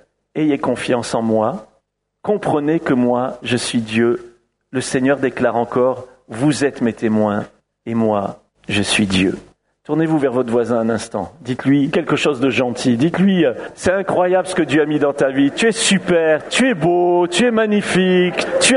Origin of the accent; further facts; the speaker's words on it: France; Je suis un vrai Français dans ma nature